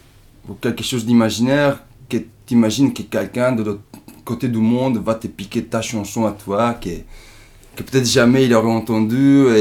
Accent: Italy; now in Brussels, Belgium; je suis italien, j'habite à Saint-Gilles, à Bruxelles. Là, j'ai 31 ans

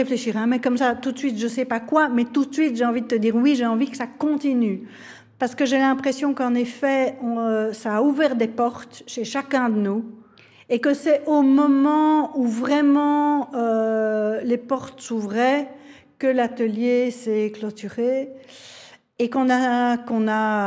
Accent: Belgium

